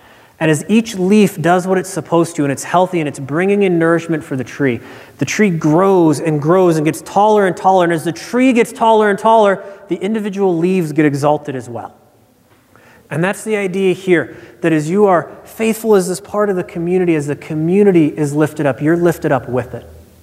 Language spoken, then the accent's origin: English; Nebraska, United States; Now, as many of you know, I'm from Nebraska